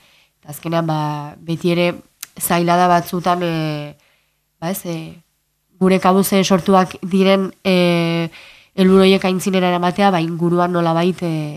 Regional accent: Hendaye, Nouvelle-Aquitaine, France; erran bezala ni Hendaiakoa naiz. Eta ene ikasketak egin eta gero Bilbora joan nintzen, unibertsitate ikasketak egiteko

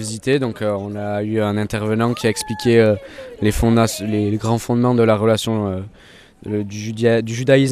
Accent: Anglet, Nouvelle-Aquitaine, France; je viens de Anglette

